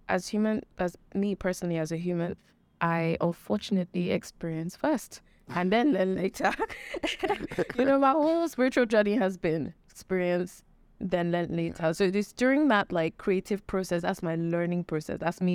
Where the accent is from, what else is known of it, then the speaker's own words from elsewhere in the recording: Nigeria; And because as a Nigerian, we also don't know a lot about mental health